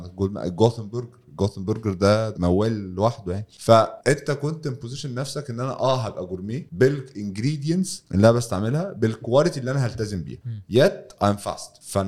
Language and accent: Arabic; Egypt; وهتليق مع الذوق بتاعنا احنا كمصريين